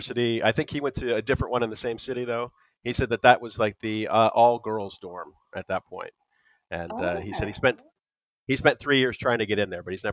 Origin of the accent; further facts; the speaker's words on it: Florida, United States; But I grew up in Florida, and there was always a bit of a goth culture there for some reason.